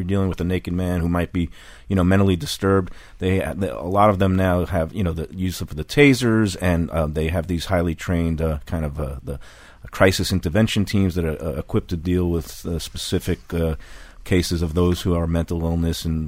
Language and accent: English; New York, United States; I grew up in New York